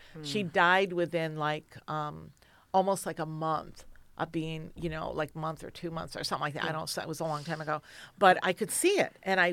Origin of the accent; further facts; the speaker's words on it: Toledo, Ohio, United States; also born or lived in California; I grew up in Toledo.